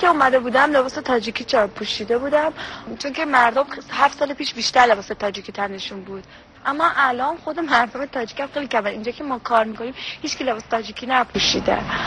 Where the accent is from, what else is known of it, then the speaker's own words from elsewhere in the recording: Iran; ما تو ایران همه جور آدم داریم. اما یادم وقتی بچه بودیم